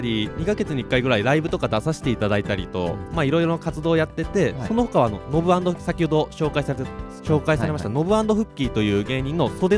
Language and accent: Japanese; Gunma, Japan; 僕の出身はですね、うん、海のない県、うん、群馬県出身で